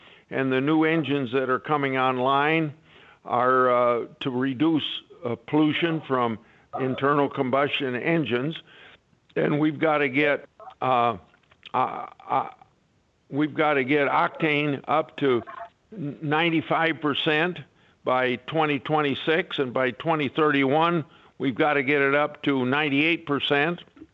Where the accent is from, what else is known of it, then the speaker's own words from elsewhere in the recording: New Hartford, Iowa, United States; taking natural gas to my hometown in New Hartford.